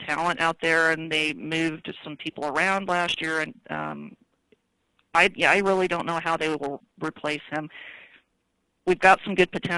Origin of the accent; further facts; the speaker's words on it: Idaho, United States; I grew up in Southern Idaho, but I went to University of Nevada. That's where I graduated from.